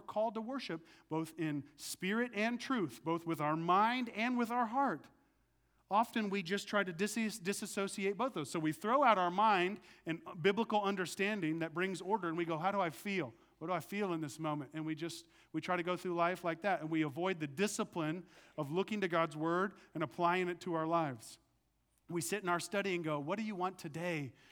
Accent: Tulsa, Oklahoma, United States; the places of church environment I grew up in Tulsa, Oklahoma, one of the most charismatic capitals of the world

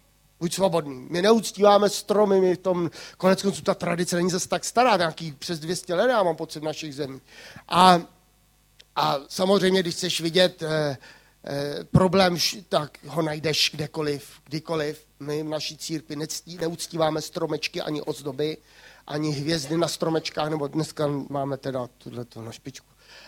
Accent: South Bohemian Region, Czechia; Já jsem řekl, že jsem Jihočech

